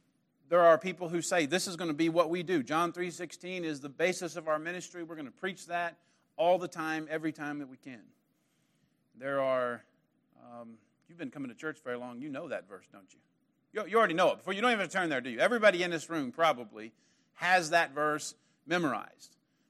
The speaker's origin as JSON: {"language": "English", "town": "Springdale", "region": "Arkansas", "country": "United States", "also_born_or_lived": "Alabama", "said": "My wife's from Fort Smith. I'm from the Springdale area. We have been in Alabama for the past 10 years. We're back in town for a little while."}